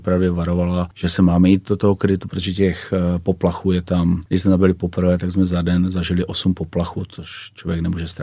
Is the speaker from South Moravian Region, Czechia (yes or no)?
no; Ostrava, Moravian-Silesian Region, Czechia; když to řeknu blbě, my jsme Ostraváci